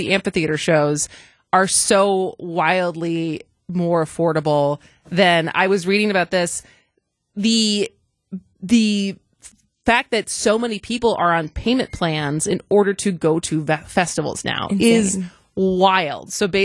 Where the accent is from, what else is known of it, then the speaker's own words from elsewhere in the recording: Racine, Wisconsin, United States; I'm from Racine, but going to Kenosha, it's too far.